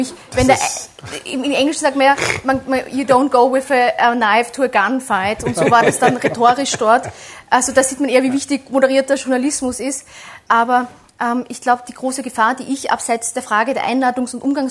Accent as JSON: {"language": "German", "country": "Austria", "lives_now": "Germany", "said": "Als Österreicherin muss ich da sagen"}